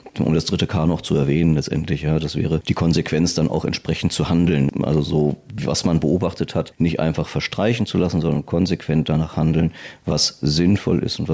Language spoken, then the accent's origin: German; Hanover, Lower Saxony, Germany; ich bin aufgewachsen im Großraum Hannover.